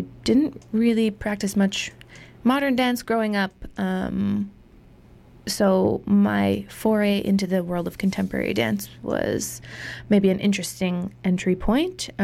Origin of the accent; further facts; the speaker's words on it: Barrie, Ontario, Canada; now in Toronto, Canada; I'm from Toronto, Ontario. Been living there for the last 12 years. I grew up in a smaller town north of Toronto called Barrie.